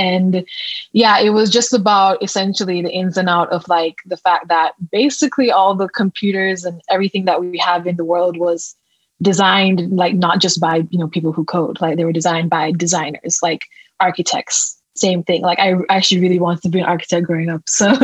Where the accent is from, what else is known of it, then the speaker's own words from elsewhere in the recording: Kingston, Jamaica; moved away as an adult; now in United States; I like using my middle name. I am a product designer. I was born and raised in Kingston, Jamaica. So that's my home, my family, and my heart is over there. I moved from Jamaica when I was younger, when I was 18.